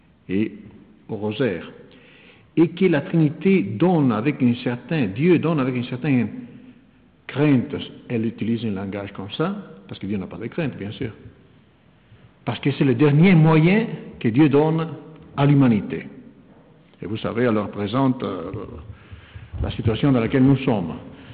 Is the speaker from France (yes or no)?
no; Italy; French is a second language; Je suis italien, je lis l'Osservatore Romano.